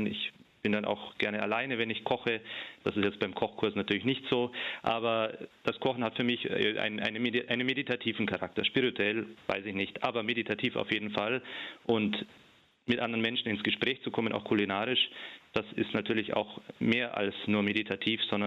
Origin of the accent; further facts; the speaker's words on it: Turkey; German is a second language; Wir sind ja aus der Türkei und leben in der Türkei